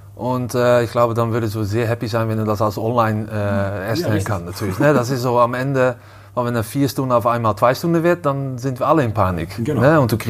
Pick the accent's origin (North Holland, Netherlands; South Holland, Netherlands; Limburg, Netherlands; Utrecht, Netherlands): North Holland, Netherlands; Amsterdam; German is a second language; Ich komme ursprünglich aus Amsterdam.